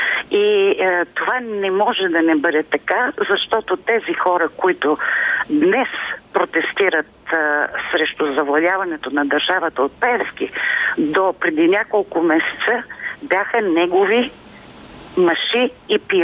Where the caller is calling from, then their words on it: Pleven, Pleven Province, Bulgaria; съм от Плевен.